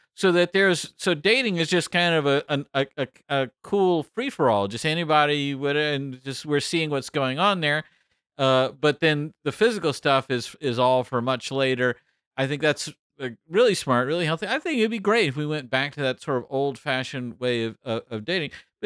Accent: the South, United States; I grew up in the South, and I grew up in sort of old-fashioned kind of world.

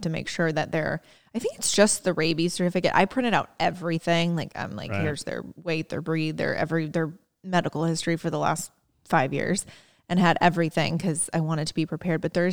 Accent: Indiana, United States; I'm like, we're really not that far away from home, mom. We're 6 hours from Indiana.

